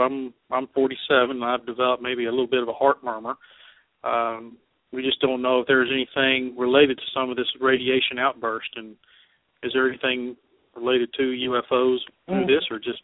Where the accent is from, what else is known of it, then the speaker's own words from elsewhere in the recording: Tennessee, United States; I'm from East Tennessee.